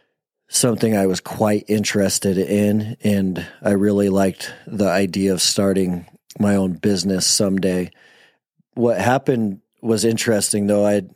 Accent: Montana, United States; But I'm a Montana kid. I was born and raised in Montana, and my family, I had a ton of uncles.

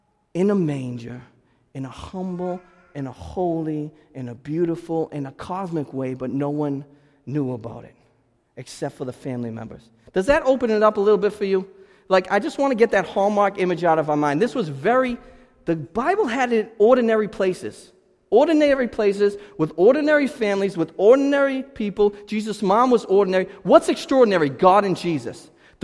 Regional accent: Boston, Massachusetts, United States; you guys know I'm from Boston, and I don't pronounce these with my A's that good

